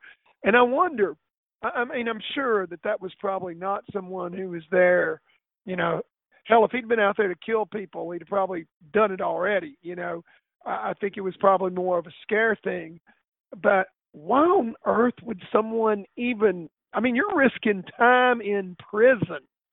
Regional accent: Dyersburg, Tennessee, United States; But here in my hometown of Dyersburg

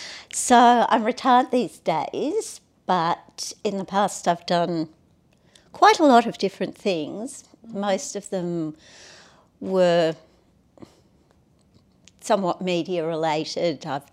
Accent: Sydney, New South Wales, Australia; also born or lived in Sunshine Coast; I'm 60 years old. I grew up in Australia. I was born in Sydney, and I've lived in Sydney most of my life, apart from spending about 10 years up on the Sunshine Coast near Noosa.

